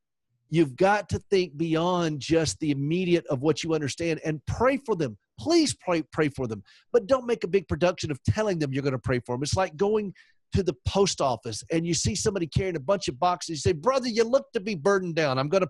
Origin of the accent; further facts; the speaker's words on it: the South, United States; I'm from the South